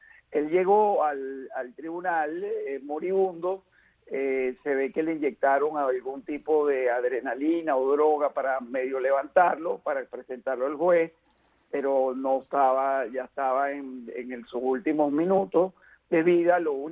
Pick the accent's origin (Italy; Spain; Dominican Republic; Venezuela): Venezuela; now in United States; siendo yo venezolano, ciudadano norteamericano